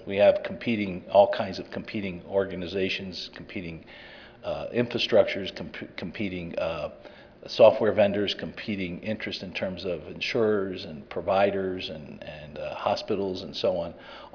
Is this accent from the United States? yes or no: yes; Jacksonville, Florida, United States; In rural and North Florida, I'm from Duval County, which is Jacksonville, Florida, essentially.